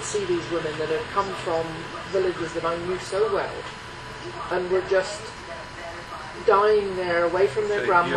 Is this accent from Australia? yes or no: no; South West England, United Kingdom; if you say to anybody from Cornwall, "There's something over there," they're gone. It's the nature of being Cornish.